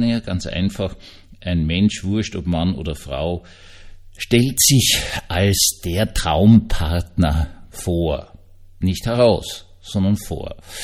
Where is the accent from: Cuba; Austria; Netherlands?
Austria; wir hatten schon wieder einen Frauenmord und können als Österreicher wenigstens auf eine stolz sein.